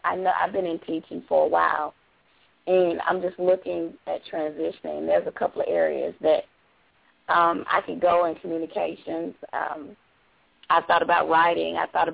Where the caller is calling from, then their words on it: Tucker, Georgia, United States; I'm calling from Tucker, Georgia.